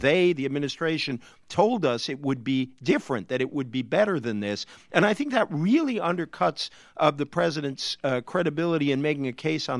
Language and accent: English; Fall River, Massachusetts, United States; I am from Fall River, Massachusetts, down the road from Providence. That is one of the most Democratic parts of the country.